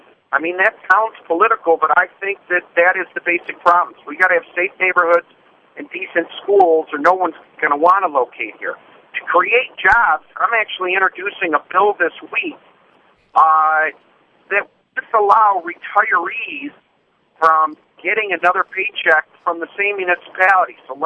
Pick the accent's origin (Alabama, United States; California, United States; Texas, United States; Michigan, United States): Michigan, United States; Redford Township; I come from Wayne County. I come from Redford Township